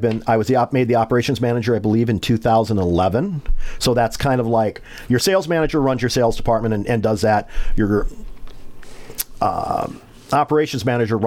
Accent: Forest City, United States; my only job qualification when I first got hired was I was from Forest City, that I wasn't going to just up and leave.

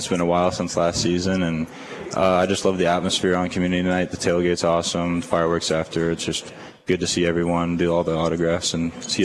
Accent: Van Meter, Iowa, United States; Just reminded me of my hometown down in Van Meter, just a small little town.

